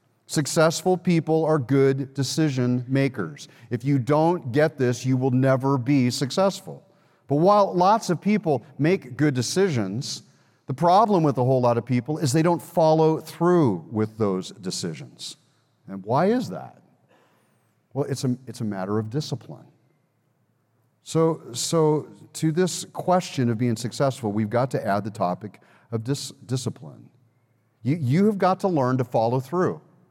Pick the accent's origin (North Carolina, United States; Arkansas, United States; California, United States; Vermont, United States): California, United States; Los Angeles; Back in 1984, the Olympics were in my hometown, Los Angeles, California.